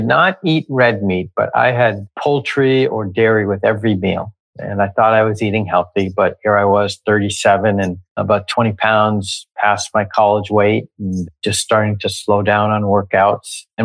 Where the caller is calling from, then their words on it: Culver City, California, United States; calling in from Veggie Grill headquarters in Culver City, California, which is part of Los Angeles.